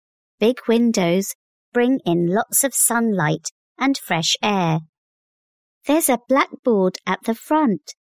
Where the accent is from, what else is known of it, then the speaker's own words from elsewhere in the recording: Bangladesh; I'm from Bangladesh. It's difficult to walk on some roads in the rainy season here